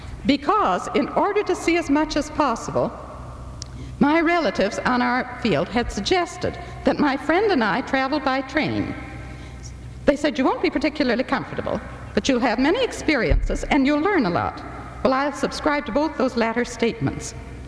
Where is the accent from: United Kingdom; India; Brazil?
India; born there; I was born in India, and in January of this year, I fulfilled a long-cherished wish to return to the land of my birth.